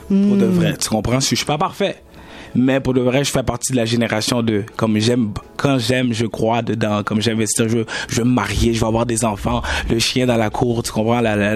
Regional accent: Montreal, Quebec, Canada; Moi, je suis né à Montréal. J'ai grandi dans une bonne mais belle famille chrétienne.

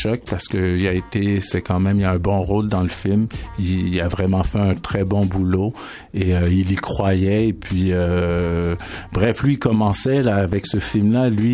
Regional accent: Haiti; je suis haïtien, donc c'est sûr que c'est un problème qui me touche personnellement

